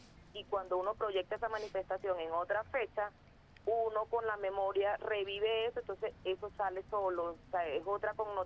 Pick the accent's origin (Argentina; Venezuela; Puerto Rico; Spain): Venezuela; Entonces también es una cosa de fraternidad, de familiaridad, de unión como venezolanos, porque estamos todos cerca